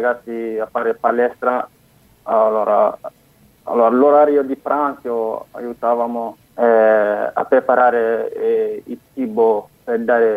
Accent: Mali; sempre come avete detto, dal Mali.

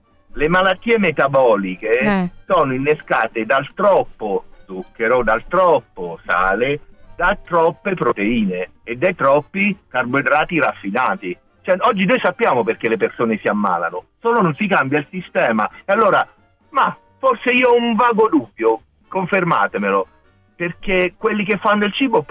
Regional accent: Ascoli Piceno, Marche, Italy; Io sono di Ascoli Piceno.

